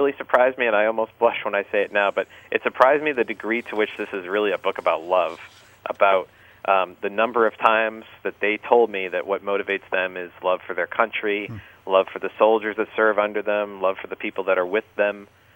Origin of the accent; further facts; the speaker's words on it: United States; I think I came to it with my own experience, just being an American and having some military experience